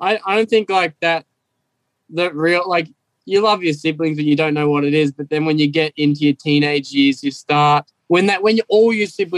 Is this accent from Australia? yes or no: yes; Australia; Yeah, I came from Australia, motorcycle. I left school at 15 years old and I was a welder.